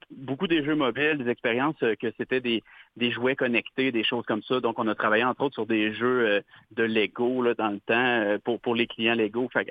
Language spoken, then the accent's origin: French; Îles de la Madeleine, Quebec, Canada; même si je suis Wendat, je suis pas originaire de Wendake en tant que tel. Moi, j'ai été élevé aux îles de la Madeleine par deux parents médecins. Donc, j'ai vécu loin de ma communauté pendant une bonne partie.